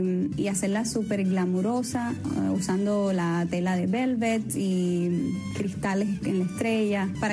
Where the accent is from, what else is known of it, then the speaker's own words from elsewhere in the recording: Cuba; es un honor para mí como cubana poner ese granito de arena